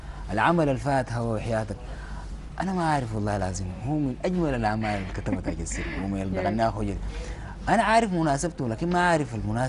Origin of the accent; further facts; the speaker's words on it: Sudan; ونحن كسودانيين لما نعز الزول